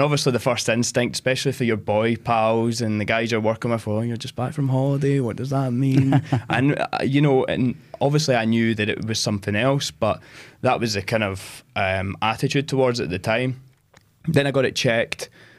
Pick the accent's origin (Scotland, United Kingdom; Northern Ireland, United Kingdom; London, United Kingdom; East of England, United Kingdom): Scotland, United Kingdom; Galston; I am from Ayrshire. I've grew up there all my life, a small town called Galston.